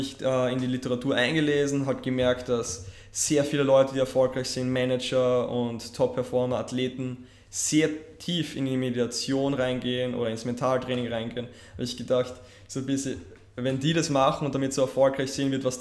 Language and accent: German; Graz, Styria, Austria; also ich komme ja aus Graz in Österreich und obwohl es eigentlich die zweitgrößte Stadt von Österreich ist, fühlt sich für mich doch ein bisschen klein